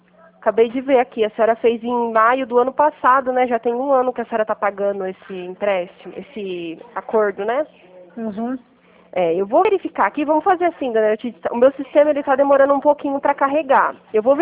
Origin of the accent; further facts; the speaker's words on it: Pirassununga, São Paulo, Brazil; Não, não sou de Guarapuava, eu sou de Pirassununga, interior de São Paulo